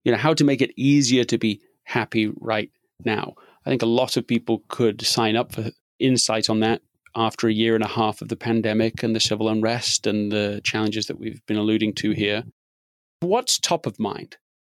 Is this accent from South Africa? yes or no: no; United Kingdom; This is the What's Essential podcast, and I am your British host